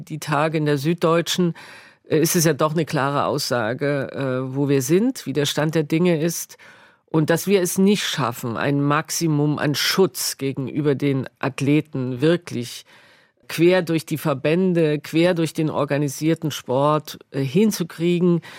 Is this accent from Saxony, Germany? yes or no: yes; Dresden, Saxony, Germany; so als Ostdeutsche und als Dresdnerin auch.